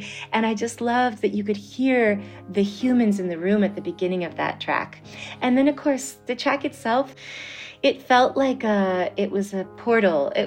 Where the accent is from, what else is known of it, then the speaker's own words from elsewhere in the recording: Vermont, United States; also born or lived in New York; I ended up staying in my home state of Vermont. So I was really missing New York